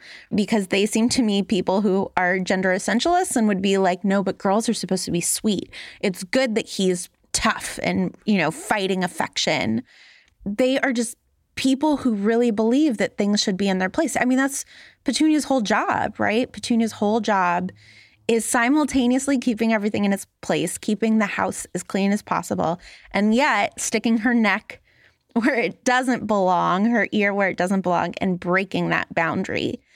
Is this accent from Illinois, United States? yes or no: no; Los Angeles, California, United States; I grew up in Los Angeles in the 90s, and so gay rights and movements around AIDS was like a constant conversation.